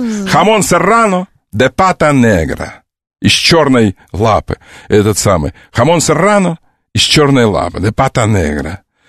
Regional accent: Crimea, Ukraine; born there; А я родился в Крыму.

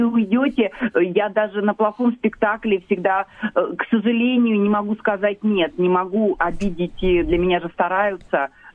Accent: Chernogolovka, Moscow Oblast, Russia; я из Черноголовки.

